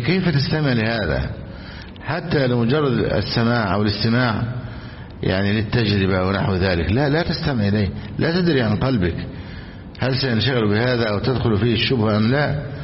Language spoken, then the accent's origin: Arabic; Egypt; بلادنا مصر